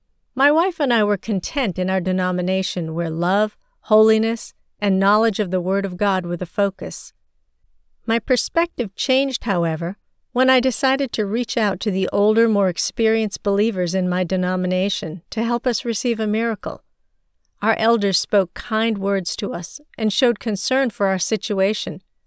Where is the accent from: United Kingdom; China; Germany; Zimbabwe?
China; now in United States; I am Chinese and was born and raised in China to a family that worshiped Buddha and other gods.